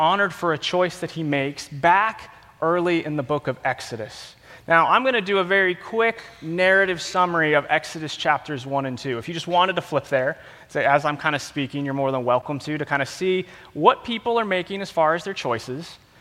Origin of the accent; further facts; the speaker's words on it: Las Vegas, Nevada, United States; my wife Callie and I moved to Texas 3 years ago. Now, some of you may be more familiar with her. We're originally from Las Vegas.